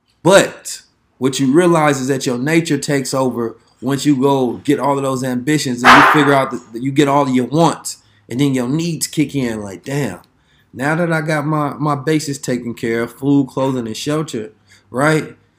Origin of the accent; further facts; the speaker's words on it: Oakland, California, United States; And whatever game that I got, because I'm from Oakland, man, the city of game.